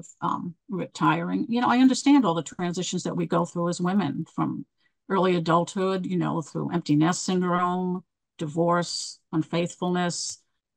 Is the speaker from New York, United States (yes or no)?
yes; New York, United States; And being a New Yorker, you're always on.